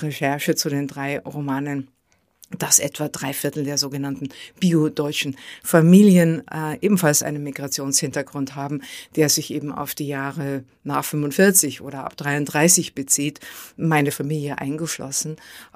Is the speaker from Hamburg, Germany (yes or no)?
no; Bavaria, Germany; ich bin in Bayern aufgewachsen, man hört das ja auch noch. Und meine Mutter kam vom bayerischen Dorf und die hat Dialekt gesprochen. Und meine Vaterfamilie kam aus Schlesien und die haben schlesische Wörter benutzt. Und in der Schule hat man mir Hochdeutsch beigebracht.